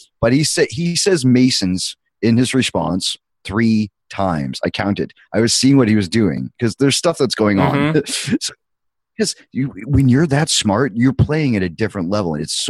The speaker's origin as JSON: {"language": "English", "town": "Medway", "region": "Massachusetts", "country": "United States", "tie": "born or raised there", "said": "I grew up in Medway, in the town next to Medway is Milford."}